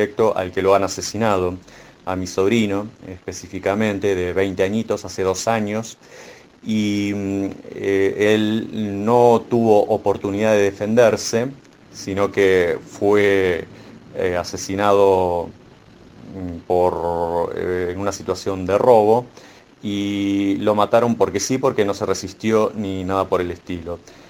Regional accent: Argentina; yo estoy hablando desde lo que yo conozco aquí en mi país, ¿no? En Argentina.

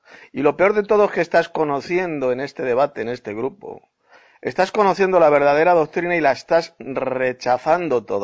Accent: Madrid, Community of Madrid, Spain; de Madrid, España.

